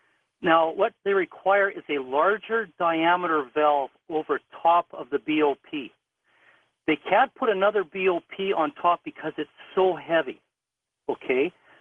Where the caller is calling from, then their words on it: Canada; I'm calling you from Canada. I've got 20 years experience on the biggest pipeline in the world up here in Canada.